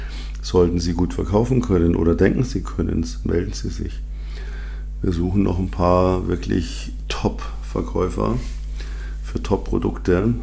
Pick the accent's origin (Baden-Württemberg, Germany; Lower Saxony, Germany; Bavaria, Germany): Bavaria, Germany; Munich; Und man hat halt verdammt nochmal als Münchner, wusste man halt, wie man A, Winterreifen hat